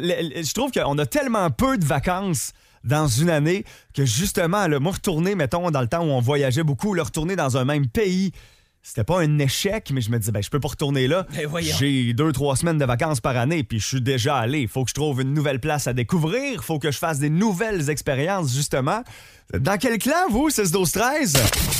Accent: Quebec, Canada; en tant que Québécois

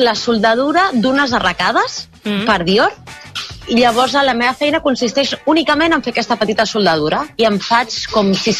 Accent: Barcelona, Catalonia, Spain; now in France; Jo soc de Barcelona.

